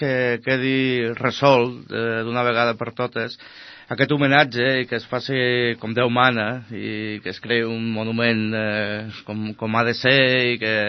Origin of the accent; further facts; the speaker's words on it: Tarragona, Catalonia, Spain; Soc tarragoní de tota la vida.